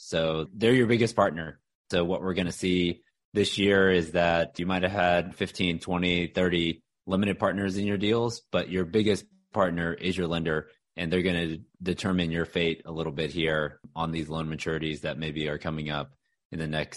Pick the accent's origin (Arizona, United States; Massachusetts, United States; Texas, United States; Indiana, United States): Texas, United States; Houston; now in Dallas, United States; I'm a Texas guy. So born and raised in Houston, went to school in Austin at University of Texas, and then been up here in Dallas since 2006.